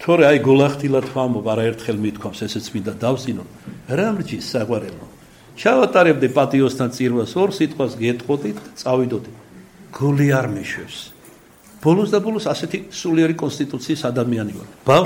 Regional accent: Kartli, Georgia; მაპატეთ ქართლელი ვარ, ჩემს ქართლელობას, ტეტიაობას მიაწერეთ.

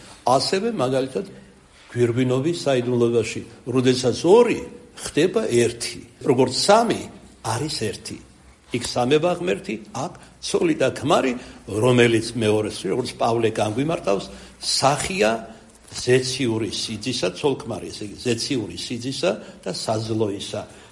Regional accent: Rustavi, Kvemo Kartli, Georgia; მე მუშათა ოჯახიდან ვიყავი, დედა იყო დიასახლისი, мама მეტალურგიულში მუშაობდა, რუსავში ცხოვრობდით

